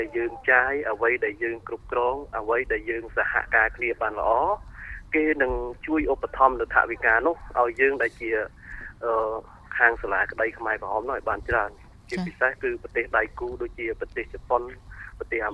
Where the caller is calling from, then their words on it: Takeo, Cambodia; មកខាងខេត្តតាកែវសុបទីទៅបង